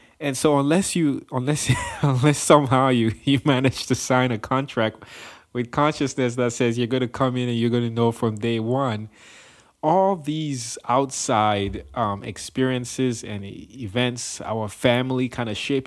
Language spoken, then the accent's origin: English; Cameroon; growing up in Cameroon, man, like the way the culture is kind of set up is you really respect your elders